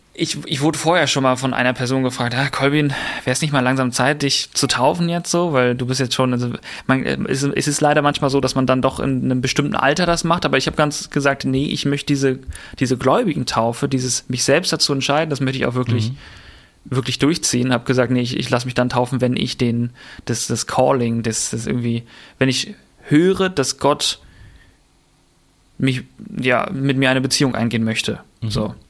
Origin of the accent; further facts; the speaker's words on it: Hamburg, Germany; born there; also born or lived in Bavaria; weil ich bin jetzt wieder gemeldet in Hamburg, bin geboren in Hamburg, aber das ist da so drüber geklebt, weil da noch meine bayerische Adresse auch noch drauf ist.